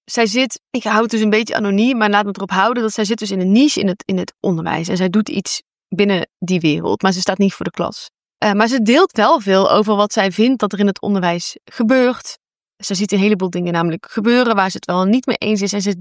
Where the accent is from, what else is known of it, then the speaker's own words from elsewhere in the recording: Breda, North Brabant, Netherlands; ik kom dus uit Breda. Ik woon heel mijn leven al in Brabant.